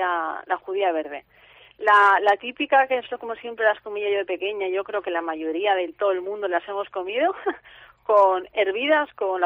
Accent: Aragon, Spain; en la zona de donde yo soy, en Huesca, pues es más para el verano.

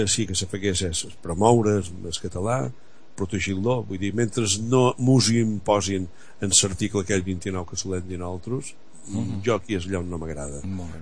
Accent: Balearic Islands, Spain; accent: Menorcan; que jo som menorquí parlant, som una persona que m'agrada més ratllar el menorquí perquè pensa en menorquí que no és castellà

